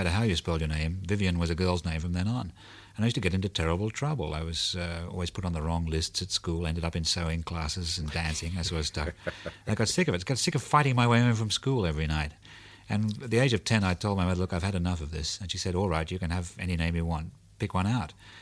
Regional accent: New South Wales, Australia; And that's about growing up in Australia.

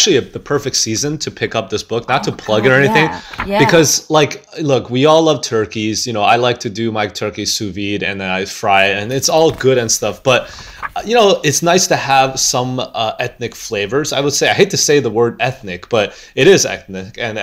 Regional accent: Michigan, United States; Because, you know, as I was growing up in Michigan, you know, the students there, they don't have family here.

